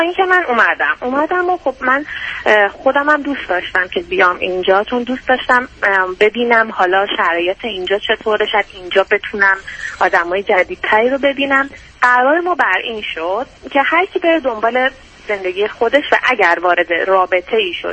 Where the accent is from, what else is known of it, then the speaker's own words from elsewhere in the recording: Iran; moved away as an adult; now in Canada; بله، من از ایران مهاجرت کردم به عنوان اسکیل ورکر.